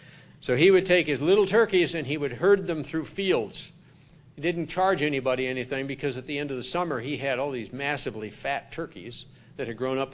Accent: South Dakota, United States; We happened to lived in a hail belt where we grew up in South Dakota.

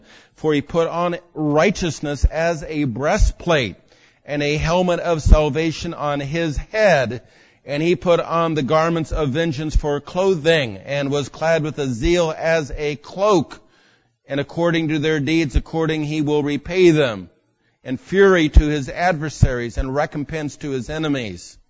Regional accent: San Diego, California, United States; when I was a kid growing up in San Diego here

